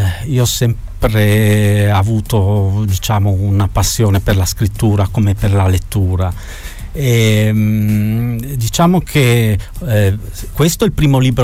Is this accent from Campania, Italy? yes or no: no; Friuli-Venezia Giulia, Italy; io sono carnico doc, quindi sono figlio della Carnia, nel senso che da parte di mio padre provengo da Ovaro, da parte di mia madre provengo da Rigolato, quindi più carnico di così non si può.